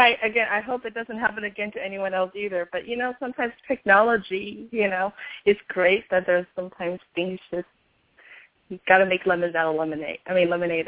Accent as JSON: {"language": "English", "town": "Houston", "region": "Texas", "country": "United States", "tie": "born or raised there", "also_born_or_lived": "Sugar Land, United States", "said": "Well, I grew up in the Southwest Houston area. Texas, for anybody who might be international."}